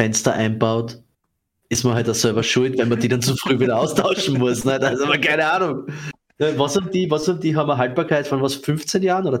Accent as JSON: {"language": "German", "region": "Styria", "country": "Austria", "said": "das hat es ja bei uns, wo ich herkomme, in der Steiermark auch gegeben"}